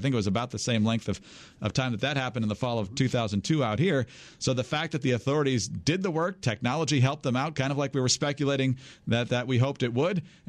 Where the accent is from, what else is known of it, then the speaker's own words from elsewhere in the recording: Michigan, United States; now in Washington, United States; In the snow in Washington, D.C., I'm from Michigan. I feel like I know how to deal with this stuff, although I've lived here long enough where I'm probably losing some of my skills.